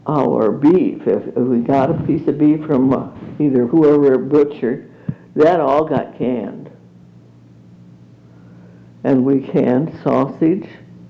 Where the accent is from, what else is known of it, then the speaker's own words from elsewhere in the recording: Germany; accent: German; English is a second language; Now, if I write something, I can hear it, my German accent, but as long as I don't write it, I don't notice it.